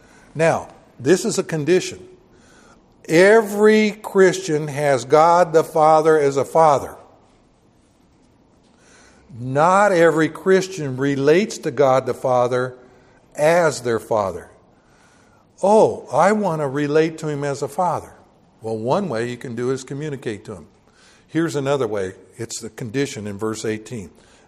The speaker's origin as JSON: {"language": "English", "town": "Junction City", "region": "Oregon", "country": "United States", "tie": "born or raised there", "said": "It was one time when I was growing up in Junction City, Oregon."}